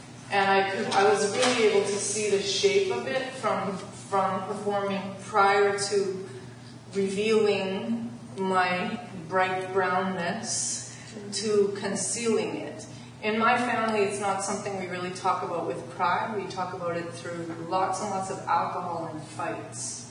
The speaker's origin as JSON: {"language": "English", "region": "England", "country": "United Kingdom", "said": "No, I'm from England."}